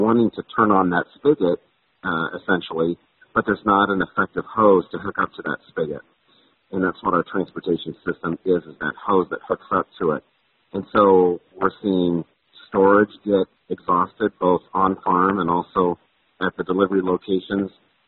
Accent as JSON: {"language": "English", "region": "Iowa", "country": "United States", "said": "I'm from Central Iowa, so I experienced kind of the challenges, from that flooding event."}